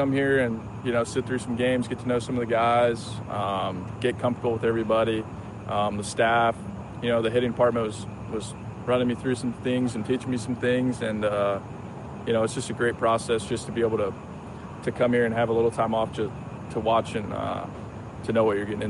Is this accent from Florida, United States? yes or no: yes; Florida, United States; I know it's a little hotter down here, but I'm from Florida, so it's nice to kind of feel like you're back home a little bit.